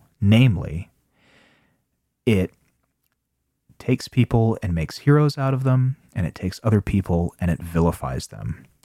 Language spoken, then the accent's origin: English; United States; I mean, hi, kettle, pot, nice to meet you. I'm American, but it is something that is undeniable.